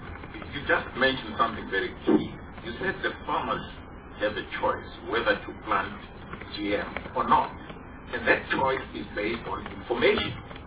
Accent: Tonga; If I took you to my home state, which is Tonga

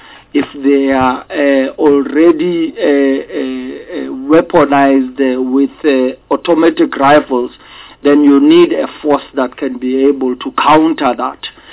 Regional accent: Eastern Cape, South Africa; I mean, I come from the Eastern Cape in the former Transkei, and I've never heard of such a forum.

